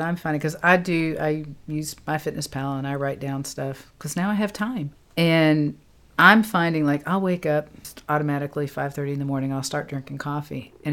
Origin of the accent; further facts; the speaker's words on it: Australia; I do hot tea because I'm from Australia, not because of New England.